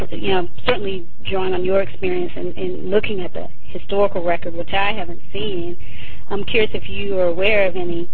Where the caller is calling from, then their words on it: San Francisco, California, United States; I'm calling from San Francisco.